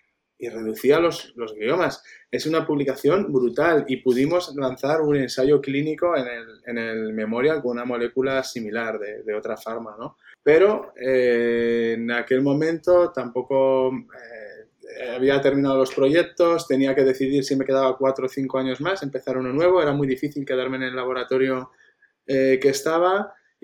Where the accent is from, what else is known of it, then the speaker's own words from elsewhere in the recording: Zaragoza, Aragon, Spain; aunque soy de Zaragoza, nunca había pensado volver a Zaragoza.